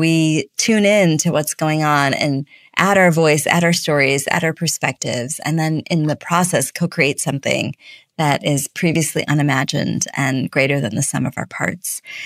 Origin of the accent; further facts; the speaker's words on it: Chicago, Illinois, United States; So like I said, I grew up in Chicago. My parents immigrated from India in the early 70s.